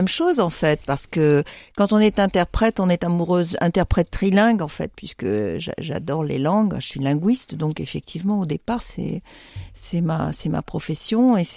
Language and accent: French; Paris, Île-de-France, France; moi je suis parisienne, donc j'avais envie de connaître un peu les musiciens de Paris